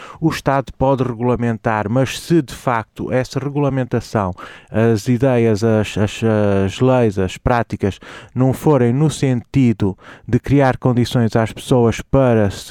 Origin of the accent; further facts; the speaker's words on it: Braga, Portugal; Eu sou de Braga